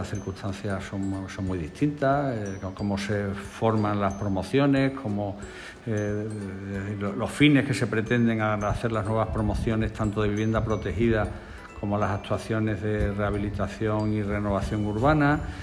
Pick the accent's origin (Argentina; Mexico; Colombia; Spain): Spain; Badajoz, Extremadura; en el año 96, vine a Badajoz, yo soy de Badajoz, y empecé a trabajar.